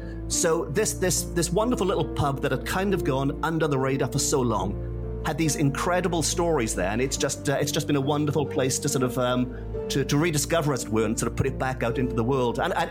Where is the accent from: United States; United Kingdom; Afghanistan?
United Kingdom; Port Talbot, Wales; But I was born and raised in Port Talbot.